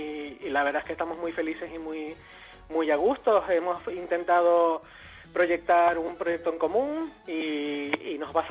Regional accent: Canary Islands, Spain; Yo me encuentro en Tenerife, soy natural de Tenerife.

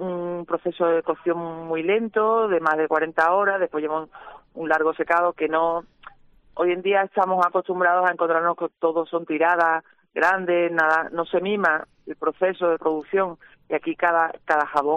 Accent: Cádiz, Andalusia, Spain; Porque vivimos las dos en Cádiz, yo soy gaditana, y Cádiz es luz, Cádiz es mar

